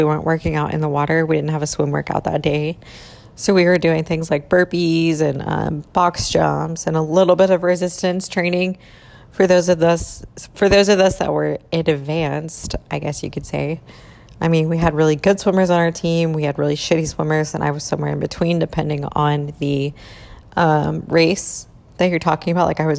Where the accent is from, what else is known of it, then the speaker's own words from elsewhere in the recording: Fort Gibson, Oklahoma, United States; I don't really keep up with anyone from my hometown, though, just because that's just not, like, there's no, really no value there for me anymore, other than that's where I grew up.